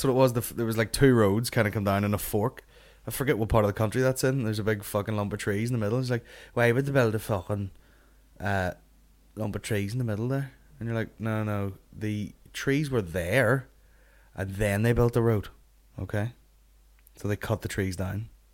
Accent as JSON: {"language": "English", "region": "Northern Ireland", "country": "United Kingdom", "said": "I'm fucking from Northern Ireland and I have barely left my fucking house ever and never met anyone that wasn't me or my family or lived in this small town."}